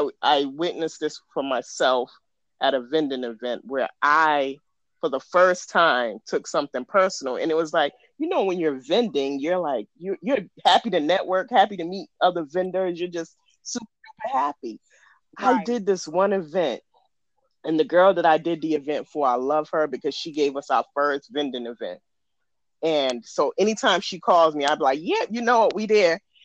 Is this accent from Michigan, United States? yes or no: no; Georgia, United States; I'm from Georgia.